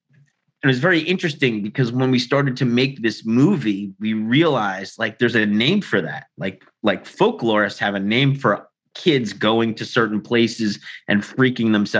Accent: Staten Island, New York, United States; so I grew up in Staten Island, New York in the 80s, like 70s and 80s.

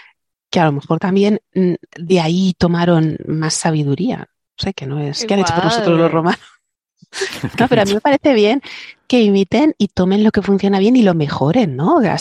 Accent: Spain; aquí en mi tierra, la mayoría de las iglesias, bueno, y todo el sur de España, tienen la base cristiana, luego la parte musulmana y luego otra vez cristiana de todos los que han pasado por ahí, ¿no?

